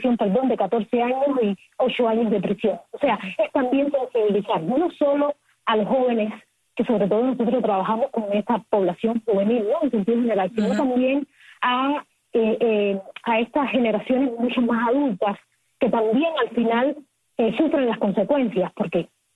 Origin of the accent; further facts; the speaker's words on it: Cuba; como cubanas y cubanos tenemos todos.